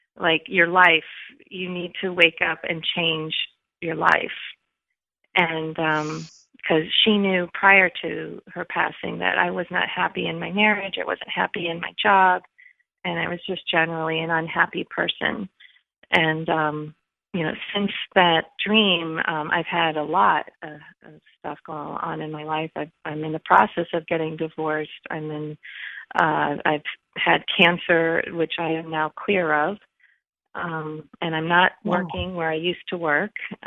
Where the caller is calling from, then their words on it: Rhode Island, United States; I'm calling from Rhode Island.